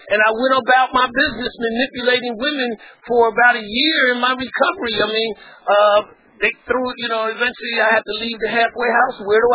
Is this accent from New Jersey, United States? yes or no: yes; East Orange, New Jersey, United States; I'm from East Orange, Jersey, North, and that's a city, right?